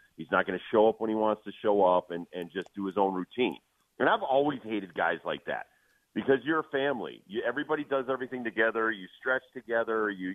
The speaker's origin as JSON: {"language": "English", "region": "Connecticut", "country": "United States", "tie": "born or raised there", "said": "I grew up in Connecticut with drug dealers, bookies, guys that are in organized crime."}